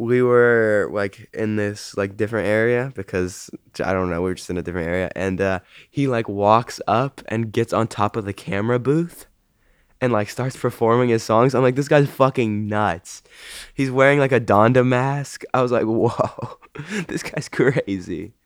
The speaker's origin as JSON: {"language": "English", "town": "Hendersonville", "country": "United States", "tie": "born or raised there", "lives_now": "Los Angeles, United States", "said": "LA is like the polar opposite of my hometown. Like not much really goes on there. Everyone's like pretty calm and chill. Like Hendersonville, it definitely sleeps at night."}